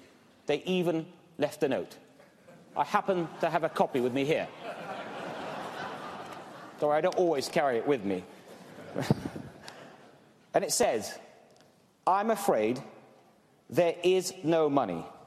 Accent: United Kingdom; Well, Ken, I'm actually British. But yes, my heritage is Pakistani.

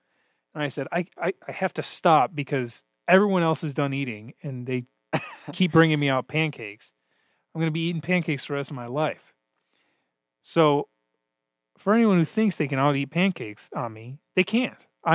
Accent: United States; I grew up in America, Greg.

